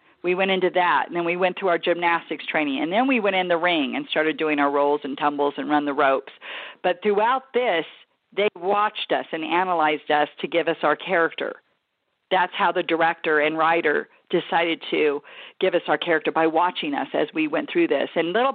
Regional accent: Los Angeles, California, United States; Now, I was born and raised from California. I was born in Los Angeles, so I'm a true native.

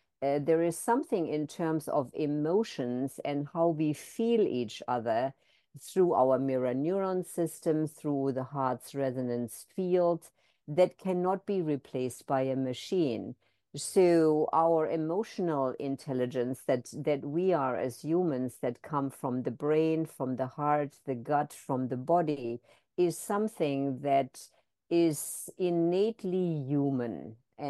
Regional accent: Germany; English is a second language; moved away as an adult; also born or lived in United Kingdom / Canada; now in United States; I am originally from Germany, grew up in Germany, and then my husband and I spent 10 years in the UK and 10 years in Canada before we came to the United States. So I picked up a little bit of all the accents

